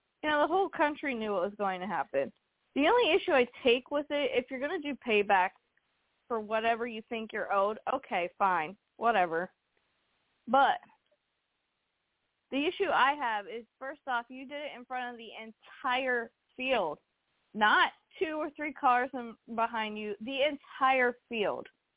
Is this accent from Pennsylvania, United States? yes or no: yes; Pennsylvania, United States; I'm from Pennsylvania, been to that track many, many times.